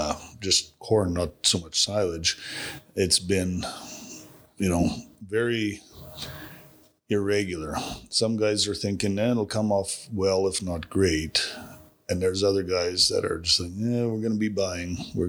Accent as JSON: {"language": "English", "region": "Manitoba", "country": "Canada", "tie": "born or raised there", "said": "growing up in Manitoba"}